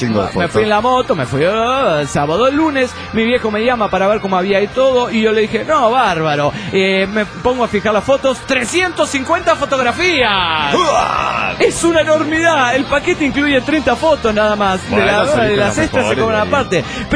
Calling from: Bella Unión, Artigas, Uruguay; de Bella Unión, República del Estado de Uruguay.

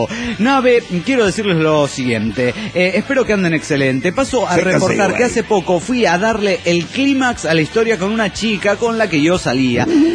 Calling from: Viale, Entre Ríos, Argentina; de Viale, Argentina, che.

